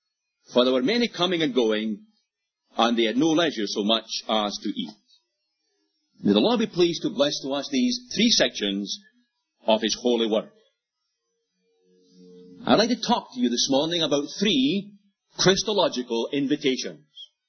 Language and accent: English; Scotland, United Kingdom; I'm a Scotsman, and we are emotional by nature.